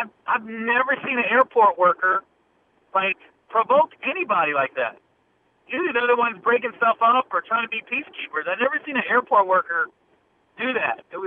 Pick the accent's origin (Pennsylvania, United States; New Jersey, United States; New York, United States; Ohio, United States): Ohio, United States; He's an Ohio guy. I'm from Ohio.